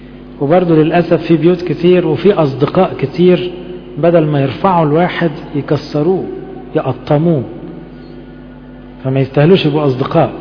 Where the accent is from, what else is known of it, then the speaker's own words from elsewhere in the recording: Upper Egypt, Egypt; أنا صعيدي على فكرة